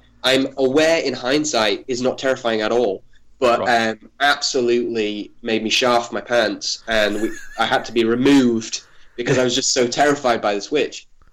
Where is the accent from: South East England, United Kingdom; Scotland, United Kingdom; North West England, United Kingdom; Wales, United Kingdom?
North West England, United Kingdom; It's all set in rural Cumbria, where I grew up in the Lake District.